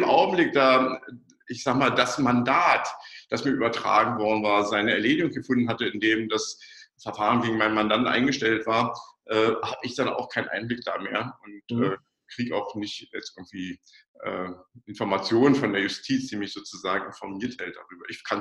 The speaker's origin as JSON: {"language": "German", "region": "Berlin", "country": "Germany", "said": "Wir wissen hier gerade als Berliner"}